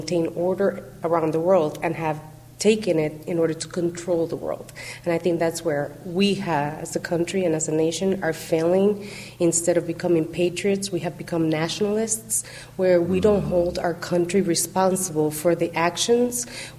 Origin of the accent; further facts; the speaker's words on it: Dominican Republic; Growing up in the Dominican Republic and going back to my countryside and my people and being loud and joyful and fun.